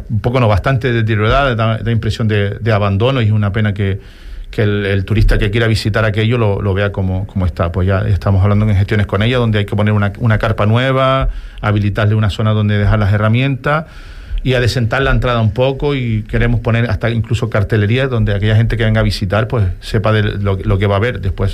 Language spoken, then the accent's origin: Spanish; Canary Islands, Spain; soy majorero, soy de Fuerteventura y no solo pertenezco al Oliva